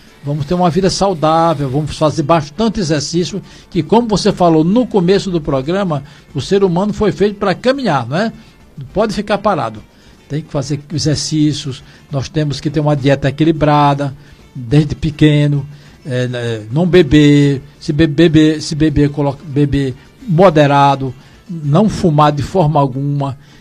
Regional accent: Ceará, Brazil; Olha, Dr. Pérez, eu estou atualmente na Avenida Leandro Bezerra. Local onde eu me criei ali perto, né? Perto da Praça do Socorro. Ali, quando criança, aquela rua chamava-se Rua do Salgadinho.

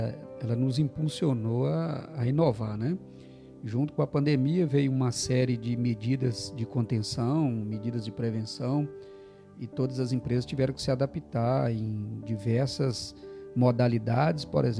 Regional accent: Timóteo, Minas Gerais, Brazil; moved away as an adult; also born or lived in Coronel Fabriciano; now in Espírito Santo, Brazil; eu sou mineiro, nascido de Coronel Fabriciano, crescido na cidade de Timóteo, Minas Gerais, uma cidadezinha pequena ao leste de Minas. Vim para o Espírito Santo no ano de 2000, estou residindo aqui desde o ano 2000.

